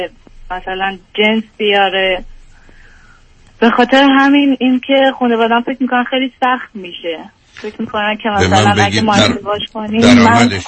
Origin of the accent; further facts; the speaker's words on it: Iran; moved away; من 6 سال خارج از ایرانم